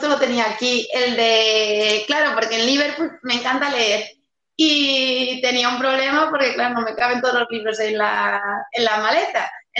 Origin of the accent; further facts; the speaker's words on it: Madrid, Community of Madrid, Spain; dos de ellos son de Carabanchel, que es de donde soy yo, de toda mi vida